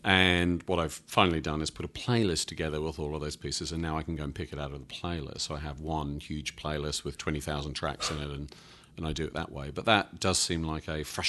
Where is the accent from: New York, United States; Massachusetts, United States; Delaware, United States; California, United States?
California, United States; Santa Barbara; went and shot with a couple of cameras in Santa Barbara, in California, my hometown